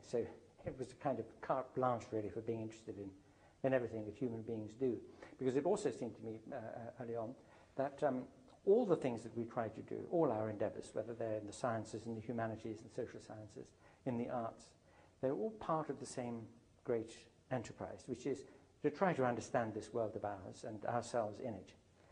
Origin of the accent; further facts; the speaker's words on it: Zambia; I grew up in Central Africa. My parents are British, but they were working and living abroad, right bang in the middle of Africa, in what is now Zambia, on the border of the Belgian Congo.